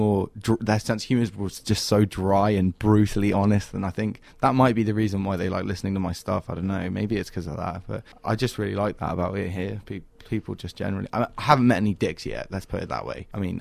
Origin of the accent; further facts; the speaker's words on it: England, United Kingdom; I'm doing terribly in England. Like, I wouldn't even be able to. If I played a home show in my hometown, like, I wouldn't sell it out or anything.